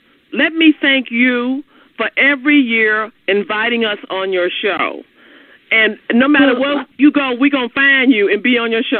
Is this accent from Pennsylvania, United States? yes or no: no; Dallas, Texas, United States; It's a Southern thing. You know, I'm from Texas, Dallas, Texas, so it's a Southern thing.